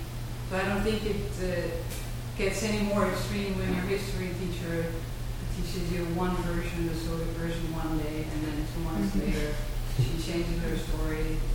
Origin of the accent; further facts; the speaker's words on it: Denmark; I grew up in Denmark, so I was quite close to all of you